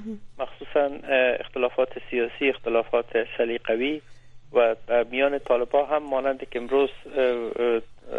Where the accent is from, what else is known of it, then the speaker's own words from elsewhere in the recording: Afghanistan; برخلاف مثلا در افغانستان یک قوم پشتون ها هستن که خود من پشتون هستم